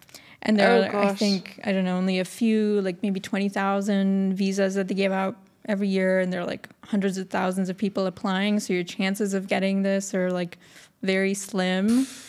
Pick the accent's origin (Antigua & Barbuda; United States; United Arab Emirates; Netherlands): United Arab Emirates; Dubai; moved away as an adult; I grew up in Dubai and I went to DA and went to Yale after that.